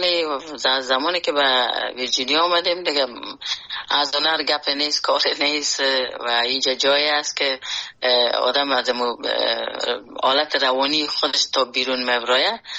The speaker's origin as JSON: {"language": "Persian", "country": "Afghanistan", "tie": "born or raised there", "moved": "yes"}